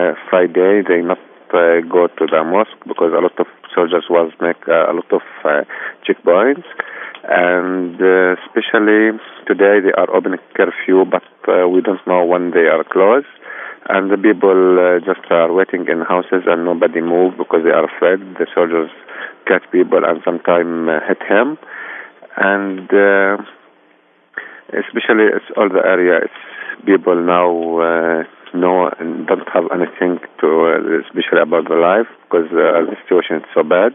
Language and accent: English; Bethlehem, West Bank, Palestine; English is a second language; I am a Palestinian from Bethlehem.